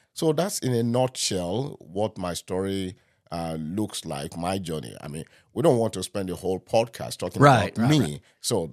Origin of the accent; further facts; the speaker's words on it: Nigeria; accent: African; now in Philippines; So I'm an African, specifically, I'm a Nigerian. I was born in Nigeria. Some decades ago, and I grew up in Nigeria, and from there moved to the Philippines as a missionary.